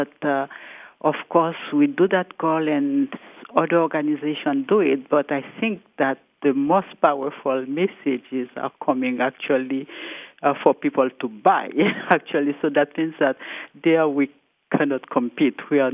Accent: Haiti; I am myself from Haiti, a country in trouble.

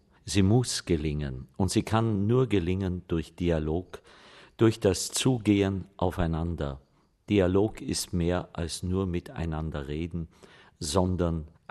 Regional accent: Germany; Ich bin sehr froh, dass er mein Heimatland wieder besucht.

